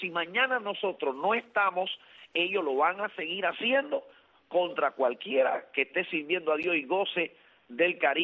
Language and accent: Spanish; Cuba; ciudadano cubano, y esto para todo ciudadano cubano que me escucha, esto es un peligro para nosotros como ciudadano cubano